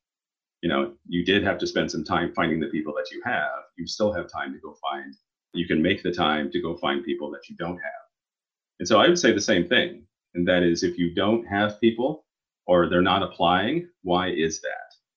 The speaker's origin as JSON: {"language": "English", "region": "Oklahoma", "country": "United States", "tie": "born or raised there", "said": "I grew up in Oklahoma and not very many people of color there, and particularly Black, mostly Native American, the higher minority population in Oklahoma."}